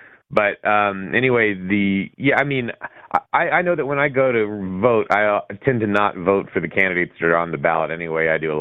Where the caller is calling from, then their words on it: Colorado, United States; No, I'm calling from Colorado, actually.